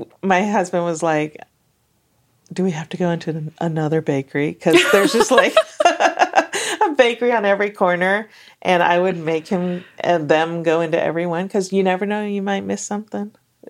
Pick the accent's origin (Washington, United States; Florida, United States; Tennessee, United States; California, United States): California, United States; As a Californian, we don't tend to talk to strangers so much.